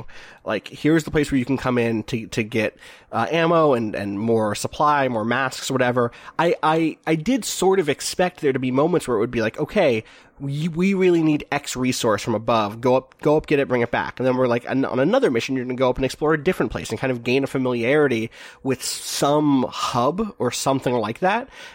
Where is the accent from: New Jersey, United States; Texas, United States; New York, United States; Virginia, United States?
New York, United States; For me, I'm from New York. My subway stations are cramped.